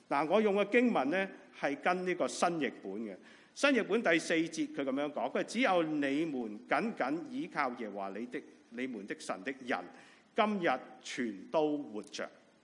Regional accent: China; 我哋中国人咧，其实好中意一样嘢咧，就叫做实用主义啊

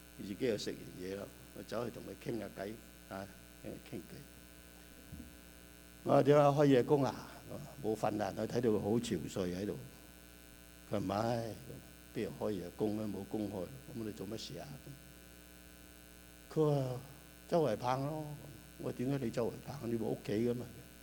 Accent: China; 我喺香港喺內地長大

